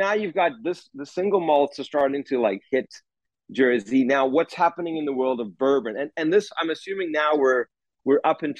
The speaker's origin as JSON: {"language": "English", "country": "South Africa", "tie": "born or raised there", "said": "I mean, I grew up in South Africa. You start drinking scotch way before you probably legally should."}